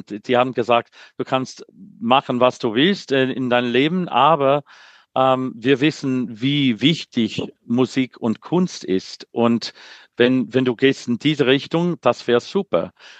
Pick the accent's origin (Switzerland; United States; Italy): United States; Missouri; Ich sage, ja, ich komme aus Missouri.